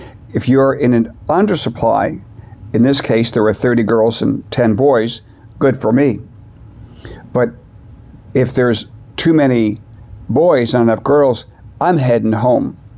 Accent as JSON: {"language": "English", "town": "Fox River Grove", "region": "Illinois", "country": "United States", "tie": "born or raised there", "said": "I grew up in Chicago suburbs called Fox River Grove, population 2,000 people, one stoplight town."}